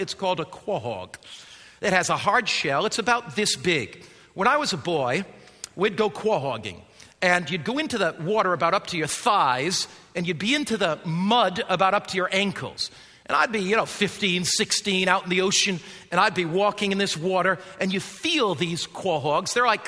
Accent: Connecticut, United States; I remember I grew up on the Atlantic coast with the wind blowing in my hair. Connecticut shoreline, sand coming up between my toes, running down the beach as a boy.

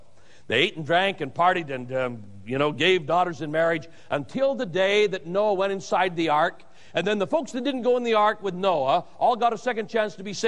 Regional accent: Idaho, United States; And besides that, I was from Idaho.

